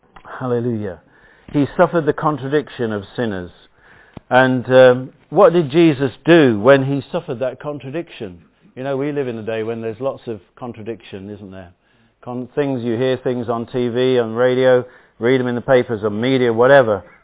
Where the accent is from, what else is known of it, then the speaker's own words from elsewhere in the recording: Burton upon Trent, West Midlands, United Kingdom; I was walking around my hometown, Burton-on-Trent, with a group of Christians carrying banners with the gospel on these banners.